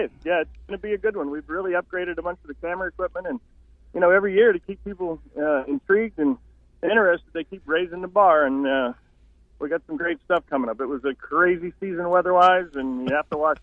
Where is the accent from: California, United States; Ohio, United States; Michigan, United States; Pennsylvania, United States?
Pennsylvania, United States; I'm an outdoorsman, born and raised in Pennsylvania